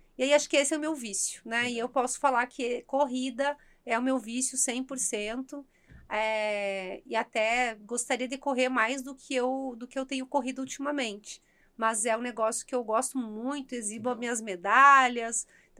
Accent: Rio Grande do Sul, Brazil; now in São Paulo, Brazil; tenho 35 anos, sou gaúcha, mãe do Henrique, que tem 5 aninhos. Moro aqui em São Paulo há 8 anos, sou uma mulher branca

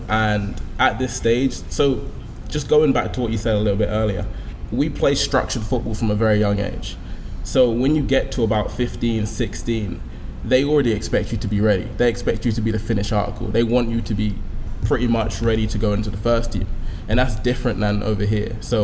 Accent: London, United Kingdom; So it was just very different than what I've been used to, especially growing up in London.

